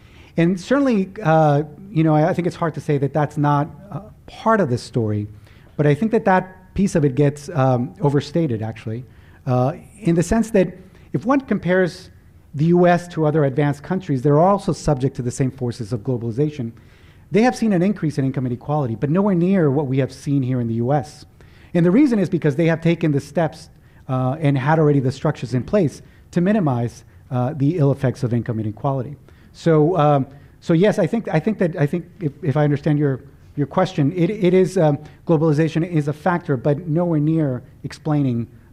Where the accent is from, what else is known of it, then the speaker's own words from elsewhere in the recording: Guatemala; English is a second language; someone that was grew up in the developing world, I was born in Guatemala and spent most of my childhood there